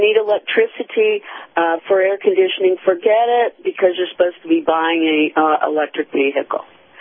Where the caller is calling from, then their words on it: St. Petersburg, Florida, United States; from St. Petersburg.